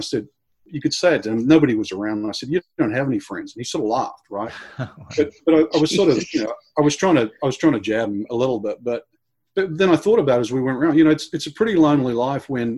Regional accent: New Zealand; You know, I come from New Zealand, right?

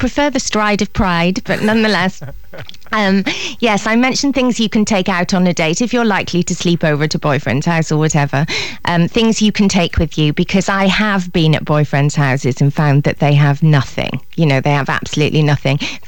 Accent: Wales, United Kingdom; If you have very Celtic skin like me, I'm Welsh

